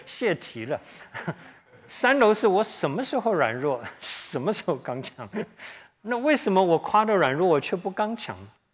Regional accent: Taiwan; also born or lived in Tainan; 我小的时候在台湾，我们那时候很小很小，住在眷村，那时候很穷哈，不像现在，家里面家电是每一个家都有的。我们那时候，搬到台南以后，那是我小的时候已经11岁了

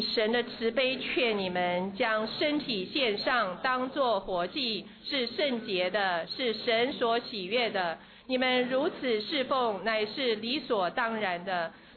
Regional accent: China; 那我们中国人没有这个观念啊

